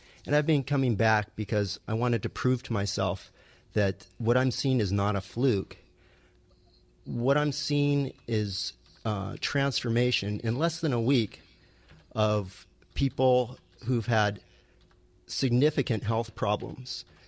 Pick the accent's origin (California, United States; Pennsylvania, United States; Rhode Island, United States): California, United States; Beverly Hills; Hi, I'm a physician from Beverly Hills, California